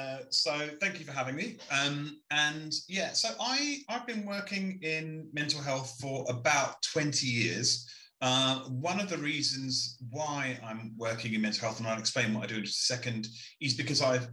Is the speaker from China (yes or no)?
no; Barnet, London, United Kingdom; also born or lived in Enfield / Edmonton; I was born in Enfield, raised in Edmonton between the ages of 0 to 6, and then grew up for the rest of my life in Barnet.